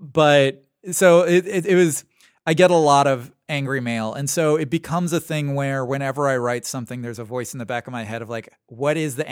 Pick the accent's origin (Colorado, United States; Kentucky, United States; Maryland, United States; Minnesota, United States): Kentucky, United States; My mom was born in Kentucky. I'm from Kentucky.